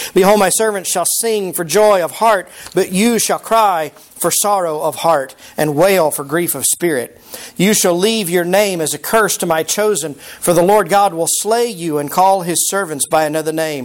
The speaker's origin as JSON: {"language": "English", "region": "Texas", "country": "United States", "said": "I say it Sharon because I'm from Texas. If you're in Israel, you say Sharon."}